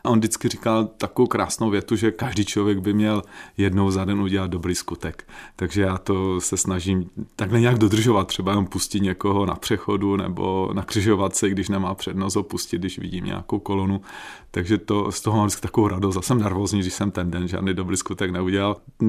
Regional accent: Řepiště, Moravian-Silesian Region, Czechia; bydlel jsem vlastně od malička do dneška bydlím v Řepištích, což je taková nádherná osada tady mezi Ostravou a Frýdkem Místkem.

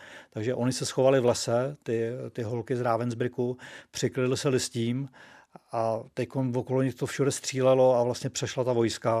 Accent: České Budějovice, South Bohemian Region, Czechia; protože jsem z Českých Budějovic

